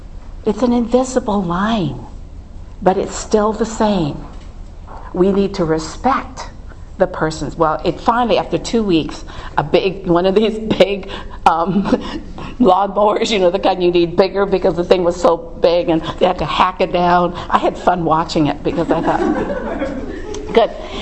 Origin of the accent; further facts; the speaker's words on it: Hawaii, United States; And I grew up in Hawaii, and I love goat.